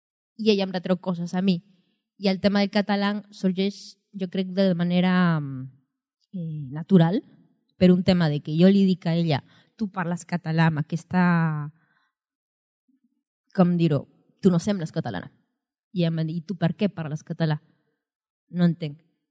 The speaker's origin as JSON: {"language": "Catalan", "country": "Peru", "lives_now": "Spain", "said": "jo soc peruana d'origen"}